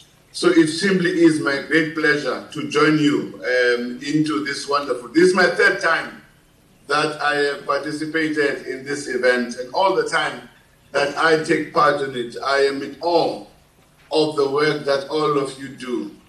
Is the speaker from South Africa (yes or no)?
yes; South Africa; This is still South Africa. Whatever your perceptions are, I am still South African.